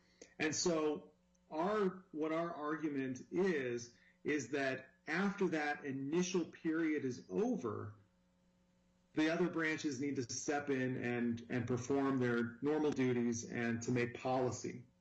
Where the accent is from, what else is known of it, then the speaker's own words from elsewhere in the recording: Ohio, United States; I am from Ohio, and in my home state, a lot of the orders came from an unelected state health director.